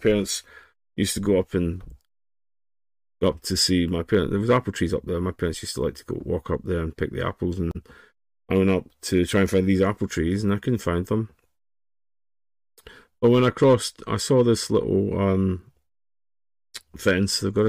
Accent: Scotland, United Kingdom; back in Scotland. I grew up near Bedley Castle. Very, very old manor house.

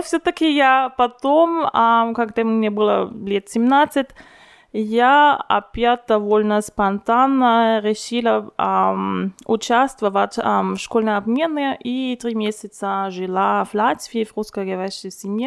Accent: Innsbruck, Tyrol, Austria; Russian is a second language; когда я училась в школе здесь в Инсбурге, я сама из Инсбурга

